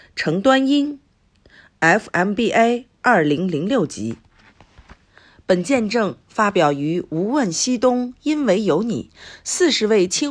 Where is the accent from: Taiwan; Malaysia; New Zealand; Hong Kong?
Taiwan; also born or lived in Myanmar / China; now in Singapore; 我1965年出生于缅甸，1980到2001年成长求学工作于台湾。2002到2008年，台湾外派到中国大陆负责市场营销。2008年迄今工作居住在新加坡